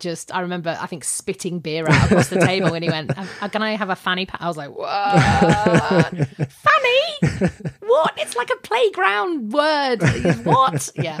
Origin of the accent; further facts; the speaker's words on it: United Kingdom; because I'm British and we put washing outside to dry